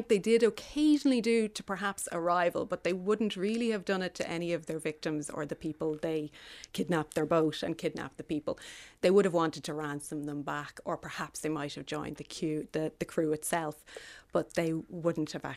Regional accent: Raheny, Leinster, Ireland; I grew up that way. I grew up in Raheny. And at night I could hear the foghorns down in Dublin Bay. And I could hear the curlews and see the sea fogs as they'd sort of wash in over Dublin. I've always lived beside the coast.

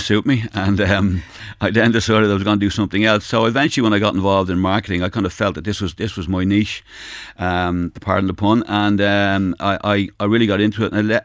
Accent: Cabra, County Dublin, Ireland; Well, I grew up in Cabra

